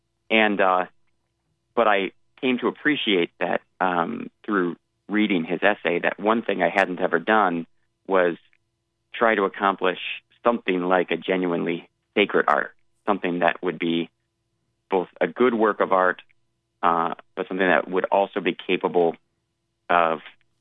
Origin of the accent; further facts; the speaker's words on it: Michigan, United States; So I just finished a lecture tour in my home state of Michigan.